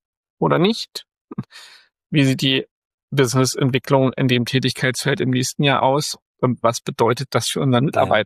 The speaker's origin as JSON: {"language": "German", "town": "Frankfurt", "region": "Hesse", "country": "Germany", "tie": "born or raised there", "said": "aus alter Verbundenheit zu meiner Heimatstadt"}